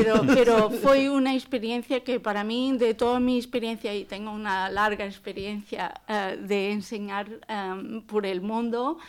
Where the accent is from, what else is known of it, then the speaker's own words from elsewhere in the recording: Portugal; Spanish is a second language; en mi país decimos que de España no hay buen viento ni buen quedamiento